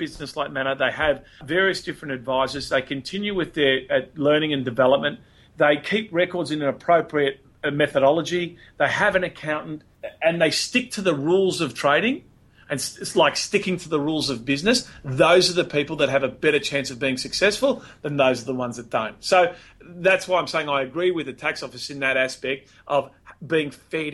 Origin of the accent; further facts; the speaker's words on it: Melbourne, Victoria, Australia; Now, I'm from Melbourne